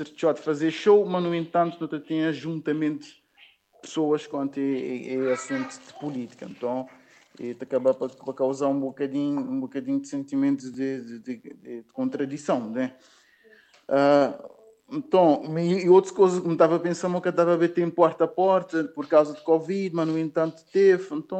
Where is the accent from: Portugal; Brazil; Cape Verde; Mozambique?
Cape Verde; São Nicolau; now in São Vicente, Cape Verde; é um mocinho de San Nicolau, nascido e criado na San Nicolau, entre Tarrafal e Estancha. Minha família é de Tarrafal, mas eu vivi durante um tempo na escola, na Estancha. Depois eu mudei para São Vicente